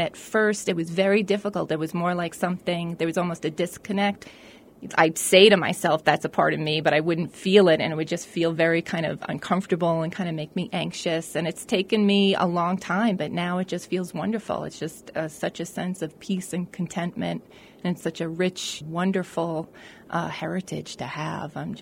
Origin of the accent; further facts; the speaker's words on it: New York, United States; So I'd been going there since I was a little kid, even though I grew up in New York.